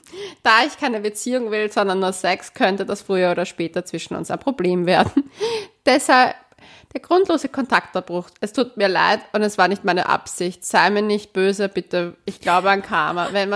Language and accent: German; Salzburg, Austria; Ich bin aus Salzburg.